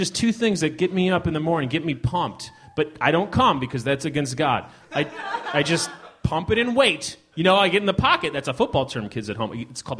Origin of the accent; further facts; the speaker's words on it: Chicago, Illinois, United States; I'm from Chicago. I like the Bears.